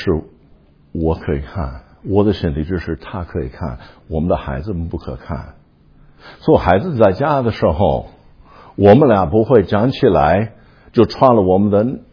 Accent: United States; 我们美国人也有很多不好的习惯

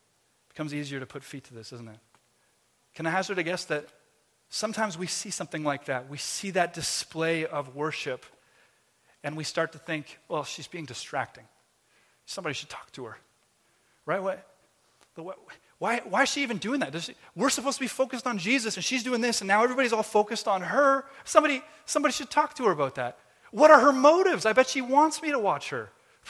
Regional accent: Canada; I'm Canadian too. I feel it. I feel it too.

